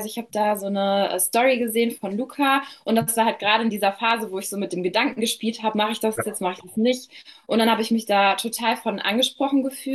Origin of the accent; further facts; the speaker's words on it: North Rhine-Westphalia, Germany; ich bin 24 Jahre alt, komme aus der Nähe von Dortmund